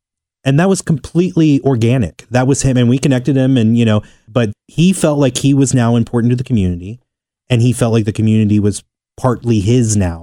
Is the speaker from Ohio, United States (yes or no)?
yes; Cincinnati, Ohio, United States; Because when I was growing up in Walnut Hills, what kept me off the street was the pride in my uniform.